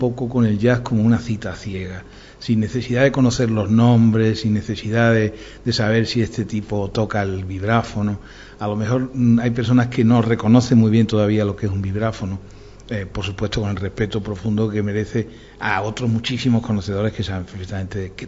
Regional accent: Andalusia, Spain; Yo no soy marciano, y soy andaluz

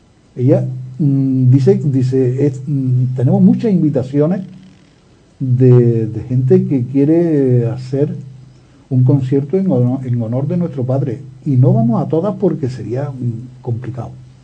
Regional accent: Córdoba, Andalusia, Spain; Yo es que, como soy de Córdoba, digo

